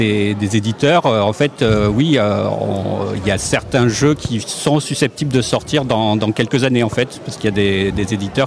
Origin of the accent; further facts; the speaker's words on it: Limoges, Nouvelle-Aquitaine, France; Parce que moi, je viens de Limoges. Il y a des groupements d'auteurs à Limoges.